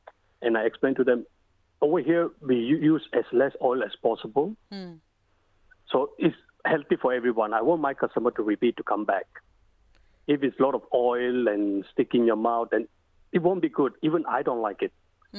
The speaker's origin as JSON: {"language": "English", "country": "India", "tie": "born or raised there", "lives_now": "Australia", "said": "This all depends where do you live, but we grew up in India, and that's what we adapted to cook the Indian style Chinese food."}